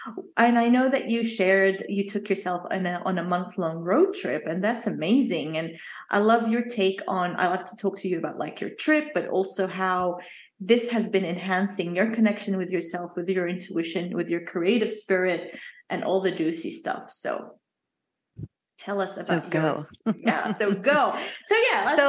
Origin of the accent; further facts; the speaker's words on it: Jordan; I grew up in the Middle East. And at the time and the upbringing that we had at home, it was quite like an impossible dream for me to even think about traveling or leaving Jordan